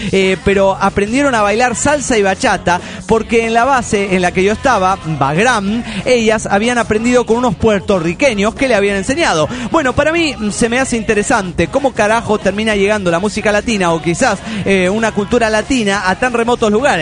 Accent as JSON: {"language": "Spanish", "country": "El Salvador", "said": "Yo le dije, soy del Salvador, cuna de valientes."}